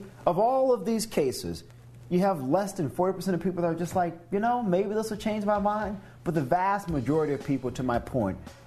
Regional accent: Louisiana, United States; Johnson, he's from Louisiana. That's my home state.

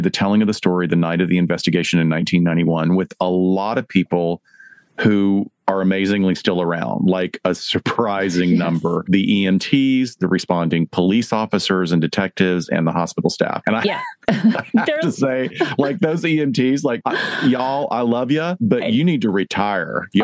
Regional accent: Alabama, United States; accent: Alabama; moved away; also born or lived in Chicago; And my accent was for Alabama when I was growing up, because I watched so much television. Mm. My accent was actually relatively mild.

